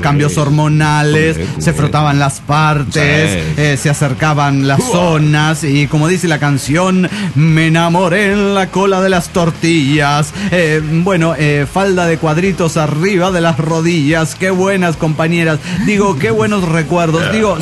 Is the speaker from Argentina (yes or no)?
no; Oruro, Bolivia; de Oruro.